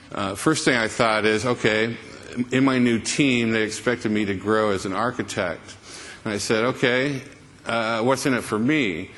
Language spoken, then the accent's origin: English; Texas, United States; But you have to understand, especially for me as a Texan, I consider international travel going to Arkansas.